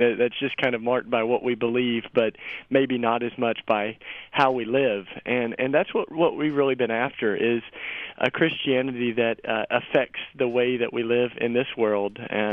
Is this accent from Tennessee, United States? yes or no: yes; Tennessee, United States; I was raised in the Bible Belt in East Tennessee, you know, in the southern part of the U.S., where it's just like everything is Christian